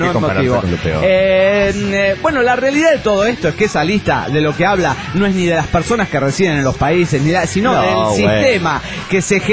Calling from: Caracas, Capital District, Venezuela; de Caracas, Venezuela. ¿Cómo andan, pana?

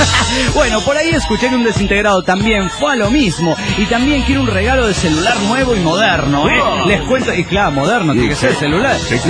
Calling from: Golden, Colorado, United States; de Golden Colorado.

